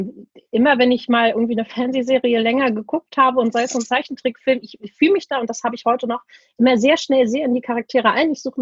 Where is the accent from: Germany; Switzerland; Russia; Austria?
Germany; Laboe, Schleswig-Holstein; Ich bin genau da aufgewachsen, wo ich jetzt auch noch bin. Also ich habe mich hier auch nicht wirklich aus dem Umkreis wegbewegt. Bin ein gebürtiges Nordlicht, ein sehr glückliches Nordlicht. Und meine Eltern, wir haben immer in Laboe gewohnt.